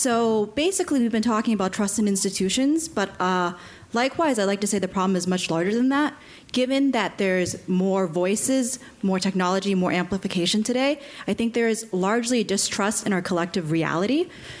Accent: United States; now in London, United Kingdom; I'm an American, I'm here in London, you know, people are way more global.

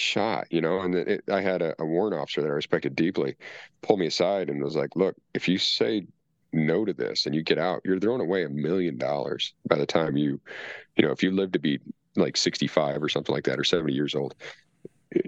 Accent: Traverse City, Michigan, United States; My entire career, I've been trying to get stationed at Air Station Traverse City in Michigan. It's my hometown.

